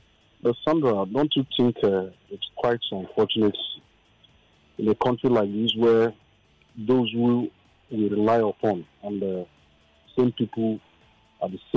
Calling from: Italy; I'm calling from Italy.

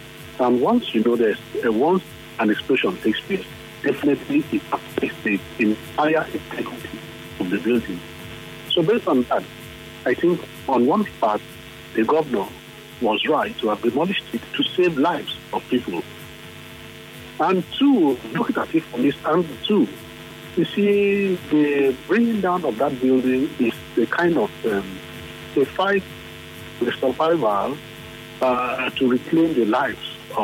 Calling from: Bayelsa, Nigeria; Okay, this I'm calling from Bayelsa.

